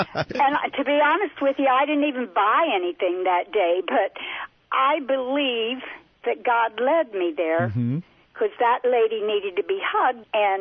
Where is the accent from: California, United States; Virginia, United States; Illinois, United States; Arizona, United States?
Illinois, United States; Danville; I grew up in Danville, Illinois, years and years ago.